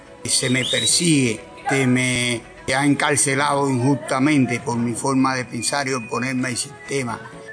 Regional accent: Guantánamo, Cuba; soy activista de los derechos humanos de la provincia de Guantánamo. Quiero decirle que en mi país, en Cuba

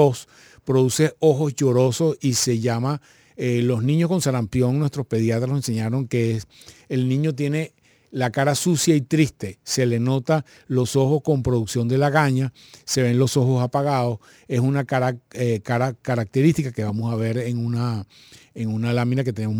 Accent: Venezuela; lo cual es una buena noticia para nosotros como venezolanos

